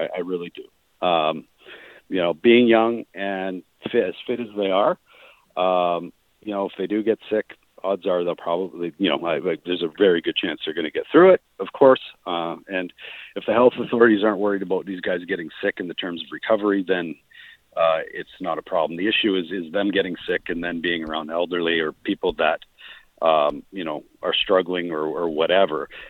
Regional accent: Canada; I'm a Canadian boy

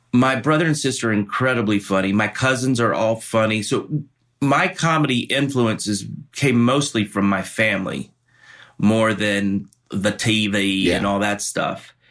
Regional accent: the South, United States; I was born and raised in the South, and I feel very of a kinship to the South

